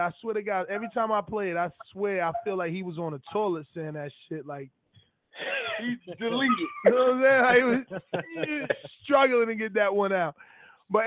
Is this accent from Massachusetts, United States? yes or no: yes; Worcester, Massachusetts, United States; I told Ness 3,000 times, I'm from Worcester, Massachusetts, but he says, I'm from Boston.